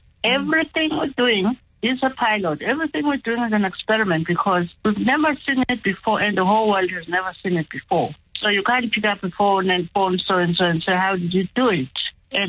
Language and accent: English; Cape Town, Western Cape, South Africa; because I come from Cape Town